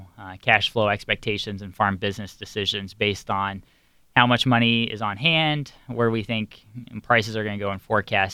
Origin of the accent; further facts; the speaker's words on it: Missouri, United States; sometimes that gets brought up when I say I'm from Missouri